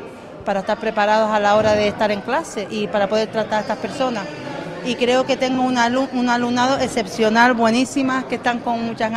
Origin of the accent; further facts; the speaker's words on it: Canary Islands, Spain; lo que es nosotros, que somos de Fuerteventura, conocemos la isla